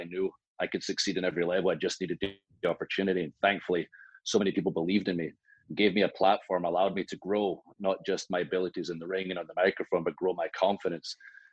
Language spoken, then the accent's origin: English; Scotland, United Kingdom; these were my friends I grew up with in Scotland.